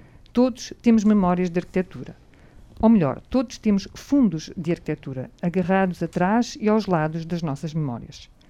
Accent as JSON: {"language": "Portuguese", "region": "Lisbon", "country": "Portugal", "said": "Eu sou de Lisboa"}